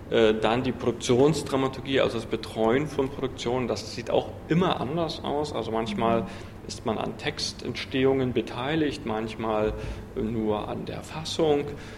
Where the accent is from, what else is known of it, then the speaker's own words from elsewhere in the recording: Germany; Ich bin ja in der DDR aufgewachsen, noch als Kind, Jugendlicher, und habe dort eine Berufsausbildung mit Abitur gemacht